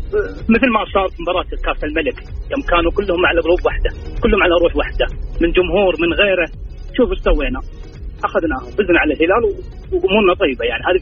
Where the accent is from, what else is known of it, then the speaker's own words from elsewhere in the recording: Saudi Arabia; احنا تعودنا احنا كسعوديين نحب الخير للبعض